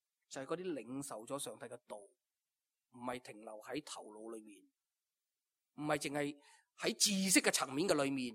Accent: Hong Kong; 都系我哋香港人好中意去嘅地方

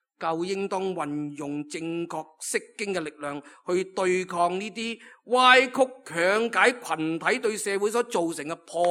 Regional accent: Hong Kong; 咁你话我哋香港人咁醒目

